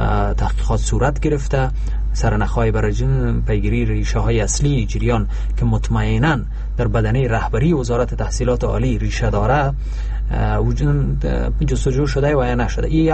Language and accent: Persian; Afghanistan; ما به عنوان یک افغانی که هر روز دسترسی به رسانه دارم،